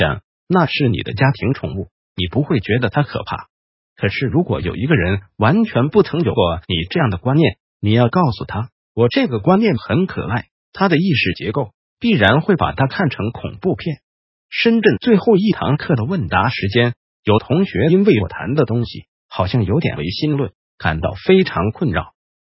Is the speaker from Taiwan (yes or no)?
yes; Taiwan; 我是来自大家都很信鬼神的台湾